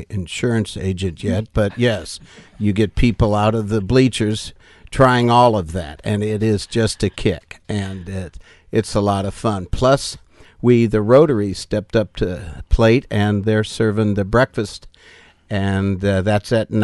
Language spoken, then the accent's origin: English; Astoria, Oregon, United States; Well, I grew up in Astoria